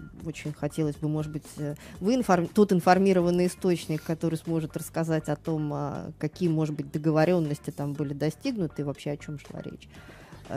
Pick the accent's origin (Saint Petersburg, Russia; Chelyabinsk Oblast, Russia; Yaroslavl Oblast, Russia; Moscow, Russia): Saint Petersburg, Russia; Ну, мы с вами, как петербуржцы, очень хорошо знаем